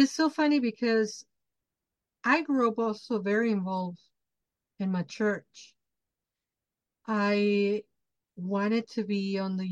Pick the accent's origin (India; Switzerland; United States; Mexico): Mexico; Mexico City; because I grew up in Mexico City.